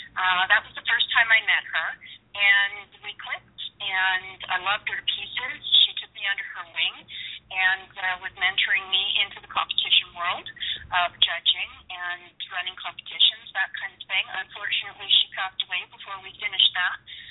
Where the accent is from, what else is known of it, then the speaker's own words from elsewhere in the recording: British Columbia, Canada; I'm an island girl, born and raised on Vancouver Island in British Columbia in Canada.